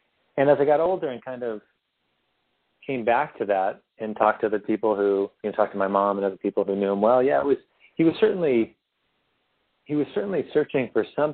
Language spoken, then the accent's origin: English; San Diego, California, United States; You know, I grew up in San Diego